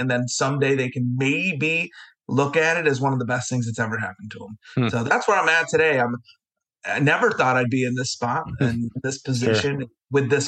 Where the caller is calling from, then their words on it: Vestal, New York, United States; I am in Vestal, New York, okay. Little town outside of Binghamton, New York.